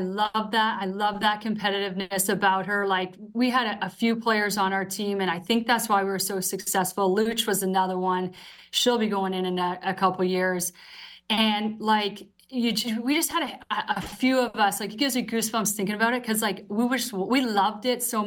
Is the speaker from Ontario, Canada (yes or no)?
yes; Ontario, Canada; she's from BC, I'm from Ontario.